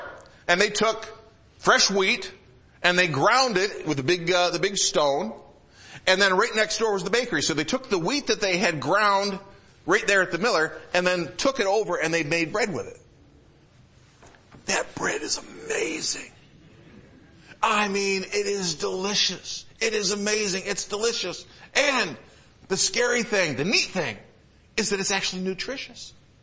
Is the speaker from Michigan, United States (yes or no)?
yes; Michigan, United States; When I grew up in Michigan, and we have in Dearborn the Greenfield Village and the Henry Ford Museum.